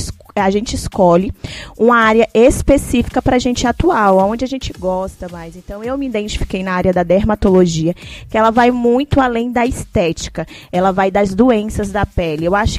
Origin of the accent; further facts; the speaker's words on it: Sena Madureira, Acre, Brazil; eu sou médica, sou de Sena Madureira, filha da Toinho, do Josué.